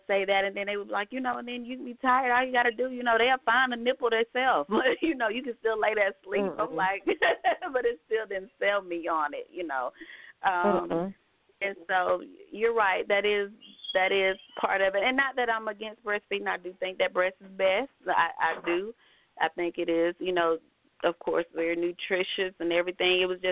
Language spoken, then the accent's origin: English; Georgia, United States; that's how we raise our kids, because we're from Georgia.